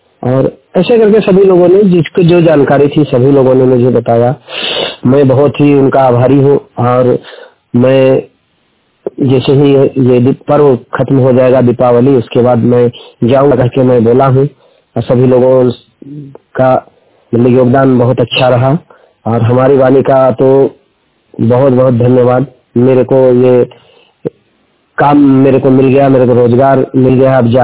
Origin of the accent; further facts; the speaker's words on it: Basia, Jharkhand, India; मैं बसिया अनुमंडल जिला गुमला झारखंड का रहने वाला हूं।